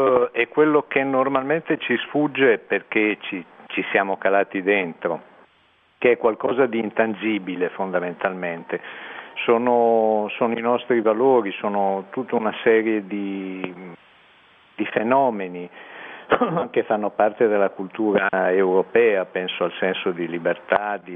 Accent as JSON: {"language": "Italian", "town": "Ancona", "region": "Marche", "country": "Italy", "tie": "born or raised there", "moved": "as an adult", "said": "io sono nato ad Ancona e ho vissuto ad Ancona fino a che avevo 18 anni, poi ho cominciato ad andarmene in giro per il mondo. e adesso quando torno in Italia sono spesso ad Ancona"}